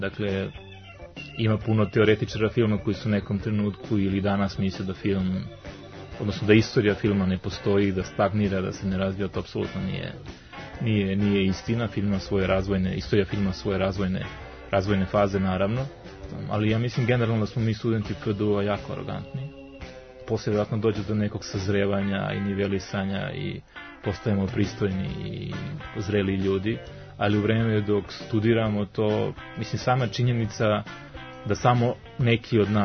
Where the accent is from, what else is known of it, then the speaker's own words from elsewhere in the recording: Čačak, Moravica District, Serbia; ja dolazim iz Čačka